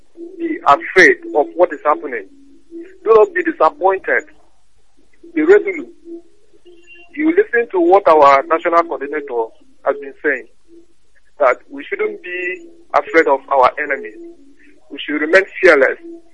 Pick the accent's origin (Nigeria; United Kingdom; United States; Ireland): Nigeria; Akwa Ibom; I'm from Raphael Nation, Japan. I'm from Akwa Ibom State.